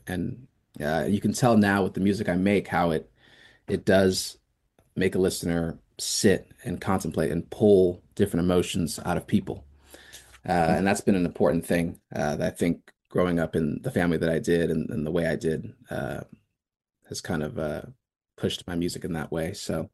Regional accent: Liberia; born there; So I didn't grow up, but I was born in Liberia, West Africa. I spent some time there.

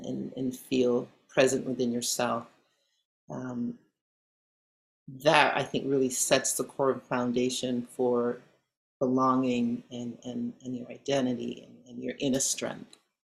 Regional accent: New York, United States; also born or lived in London; I was born in London, like I said, to Jamaican parents, and we moved to New York in the 80s, and then I moved later on to the Bay Area in 2010.

